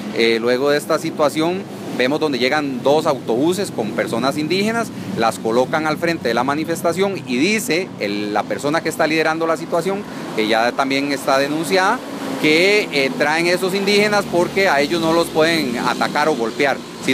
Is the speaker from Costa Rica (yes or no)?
yes; Costa Rica; para que todo el mundo vea lo violento que somos los costarricenses